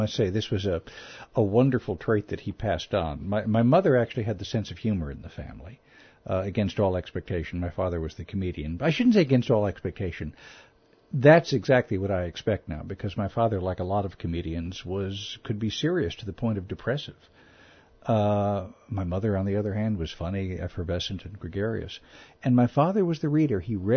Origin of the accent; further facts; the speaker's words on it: Chicago, Illinois, United States; Being a Chicagoan, reading about aldermen in the Sun-Times and the tabloids and the Chicago City Council and politics